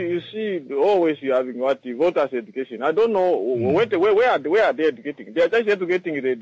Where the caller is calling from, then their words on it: Erongo, Namibia; I'm calling from Erongo.